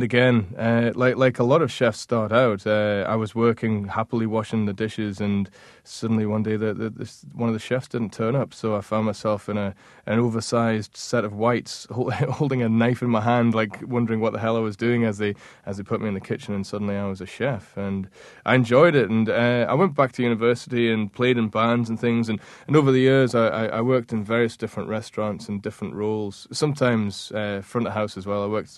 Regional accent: Scotland, United Kingdom; some of the atmosphere of Brooklyn or New York City that I'd maybe romanticized growing up in Scotland.

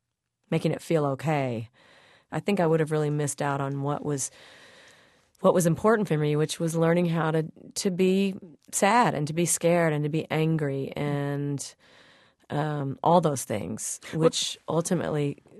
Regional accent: Missouri, United States; following people like Rush Limbaugh, who's from my home state

